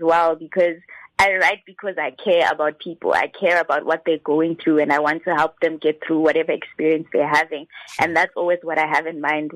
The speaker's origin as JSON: {"language": "English", "country": "Lesotho", "tie": "born or raised there", "lives_now": "South Africa", "said": "the artists that we grew up knowing in Lesotho."}